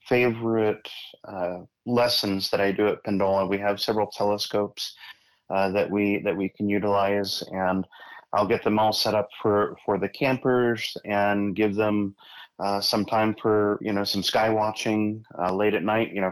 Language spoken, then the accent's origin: English; Sacramento, California, United States; also born or lived in Placerville / Pollock Pines; I grew up here. I grew up in Sacramento and in the Sierras up in Placerville and Pollock Pines.